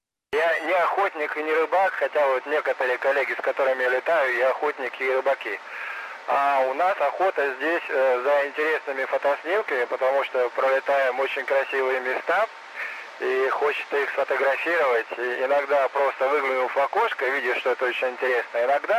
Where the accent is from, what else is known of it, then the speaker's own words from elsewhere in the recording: Irkutsk, Irkutsk Oblast, Russia; born there; я родился в Иркутске